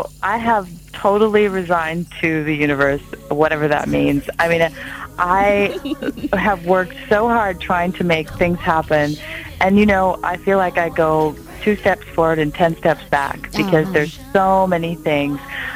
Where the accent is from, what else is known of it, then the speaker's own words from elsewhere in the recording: India; being Indian and just having gone to Mumbai so many times.